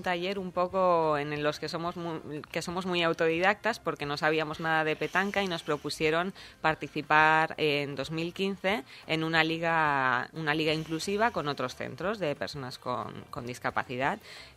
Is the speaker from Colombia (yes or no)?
no; Madrid, Community of Madrid, Spain; porque como venía de otra zona, como vengo de Madrid, no tenía nada, ningún conocimiento sobre el huerto